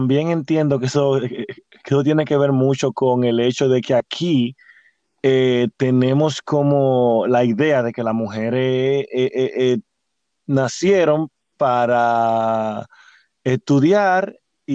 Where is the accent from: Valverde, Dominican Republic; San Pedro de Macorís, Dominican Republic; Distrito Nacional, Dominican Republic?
San Pedro de Macorís, Dominican Republic; yo soy de San Pedro de Macorís, pero incluso aquí los he visto